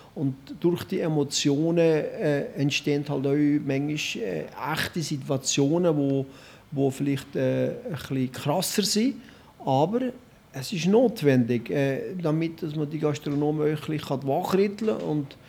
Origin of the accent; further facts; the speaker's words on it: Valais, Switzerland; Das ist einfach ein typisches Walliser Geschlecht aus ASV, wo ich aufgewachsen bin.